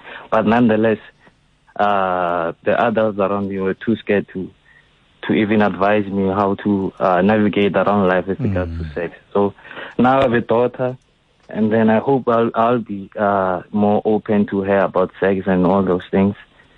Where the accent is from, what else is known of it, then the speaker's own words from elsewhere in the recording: Soshanguve, Gauteng, South Africa; I'm from Soshanguve in Pretoria. I remember when I was I'm 25 years old now